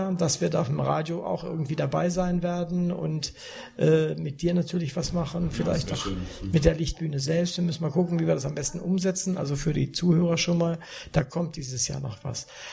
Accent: Northern Germany, Germany; Gut, okay, ich komme aus Norddeutschland.

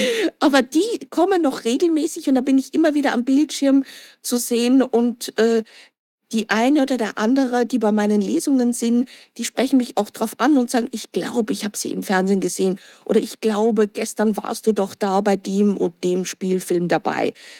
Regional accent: Austria; Ich bin Österreicherin, geboren und aufgewachsen.

